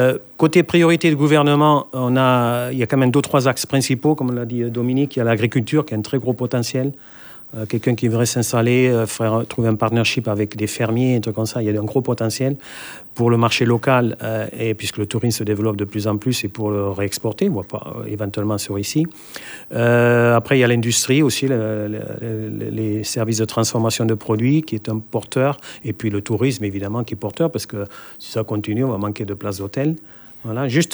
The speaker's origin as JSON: {"language": "French", "country": "France", "said": "On souhaiterait que la France, évidemment, on est français."}